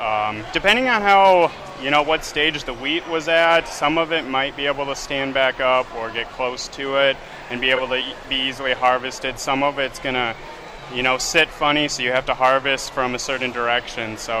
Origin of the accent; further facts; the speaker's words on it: Carrington, North Dakota, United States; I'm originally from Carrington, North Dakota.